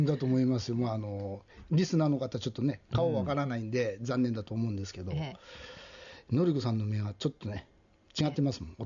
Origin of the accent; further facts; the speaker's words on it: Kanazawa, Ishikawa, Japan; 私はですね、はい、金沢生まれの金沢市の阿波ヶ崎町っていうところで、うん、生まれたのは金沢聖霊病院っていう病院なんですけど、阿波ヶ崎保育園から阿波ヶ崎小学校、そして浅野川中学校、そしてこの近くの県立工